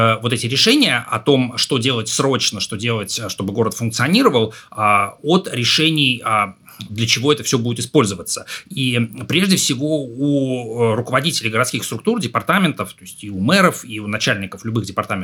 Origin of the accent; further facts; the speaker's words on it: Saint Petersburg, Russia; Вот я помню, в Петербурге, где, откуда я родом, там первая велосипедная дорожка